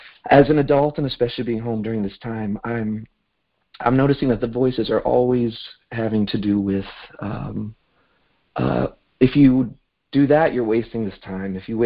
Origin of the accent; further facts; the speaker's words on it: Brooklyn, New York, United States; I'm from Brooklyn.